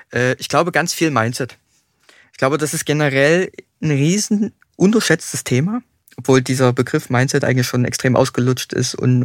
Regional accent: Leipzig, Saxony, Germany; ich komme ja aus Leipzig und da sind es natürlich viele Clubs auch in Leipzig.

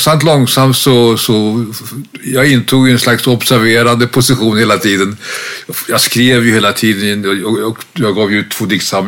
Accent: Blackeberg, Stockholm County, Sweden; jag växte upp med mamma i Blackeberg då på den tiden.

